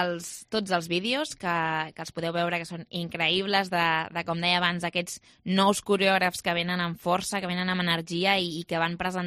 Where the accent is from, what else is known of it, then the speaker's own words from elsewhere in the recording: Reus, Catalonia, Spain; jo sóc de Reus